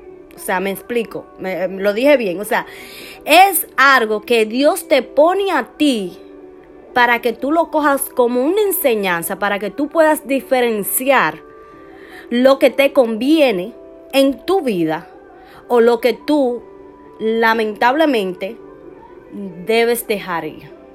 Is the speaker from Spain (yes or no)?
no; Dominican Republic; Se encuentra en mi país, en República Dominicana, y yo esté aquí.